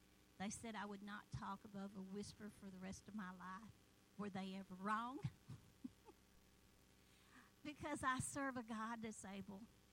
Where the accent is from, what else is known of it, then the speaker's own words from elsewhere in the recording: Tallapoosa, Georgia, United States; I'm from Tallapoosa, where people don't go to have a good life. It's where you go to hide. There's only like 400 folks there and 500 dogs